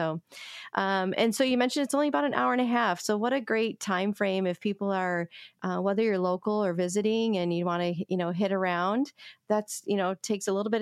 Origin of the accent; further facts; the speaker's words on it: Midwest, United States; My dad helped build a golf course back in Michigan. I'm from the Midwest as well.